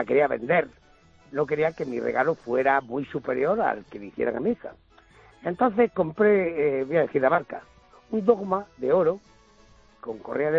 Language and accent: Spanish; Andalusia, Spain; Yo estoy muy mirado para esas cosas como buen andaluz